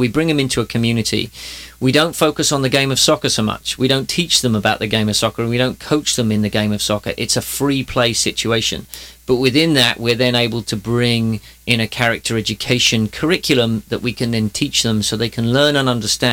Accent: England, United Kingdom; now in California, United States; Sure. I'm actually English. I moved here 14 years ago now.

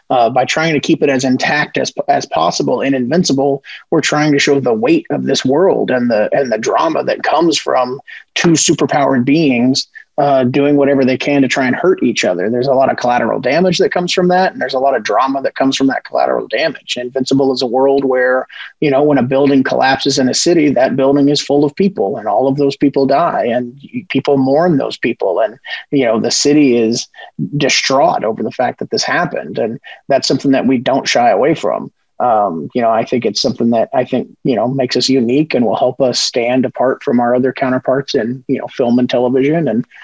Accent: Kentucky, United States; it was created by two white guys, I was from Kentucky, Corey is from, New Mexico

